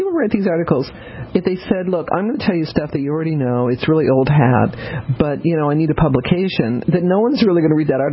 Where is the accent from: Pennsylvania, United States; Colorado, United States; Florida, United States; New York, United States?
Colorado, United States; Denver; also born or lived in New Orleans; I'm a water girl. I was born in New Orleans, but I grew up in Denver.